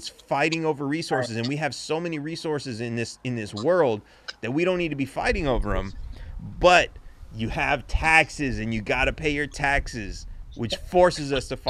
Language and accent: English; Los Angeles, California, United States; cause I grew up in Los Angeles and I remember hearing like several stories about people who owned exotic cats.